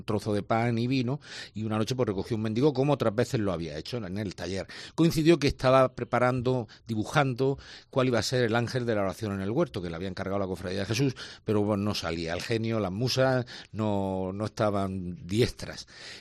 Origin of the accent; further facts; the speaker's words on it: Region of Murcia, Spain; donde se puede hablar de nuestra historia, de nuestras tradiciones, de todo aquello que nos conforma como murcianos